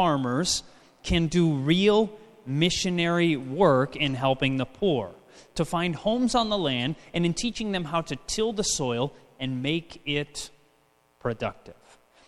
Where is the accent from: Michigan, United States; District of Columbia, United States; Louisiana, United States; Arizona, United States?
Michigan, United States; White Cloud; We are from White Cloud, Michigan, just about halfway up Michigan on the west side of the Lower Peninsula.